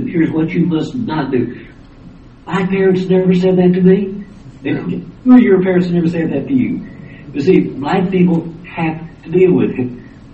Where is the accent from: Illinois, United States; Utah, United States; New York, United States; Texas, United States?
Texas, United States; when I was a child growing up in West Texas.